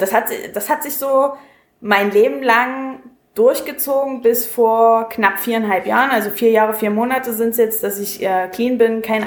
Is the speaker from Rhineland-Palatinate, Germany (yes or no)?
no; Saxony-Anhalt, Germany; Ich komme aus Sachsen-Anhalt und das hört man auch.